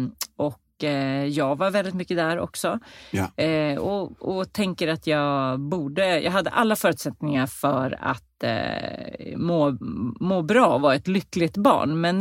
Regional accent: Eskilstuna, Södermanland, Sweden; born there; Ja, då föddes jag på Eskilstuna lasarett.

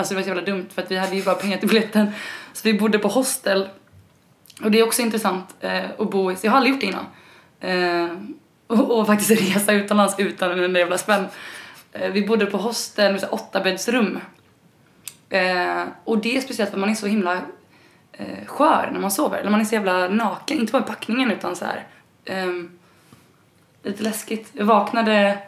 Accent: Kungsbacka, Halland County, Sweden; jag växte upp i Kungsbacka, som är en liten stad utanför Göteborg. Där alla mina polare hette Johansson och Eriksson. Och jag och min bror var väl nästan de enda mörka i kommunen, i skolorna typ.

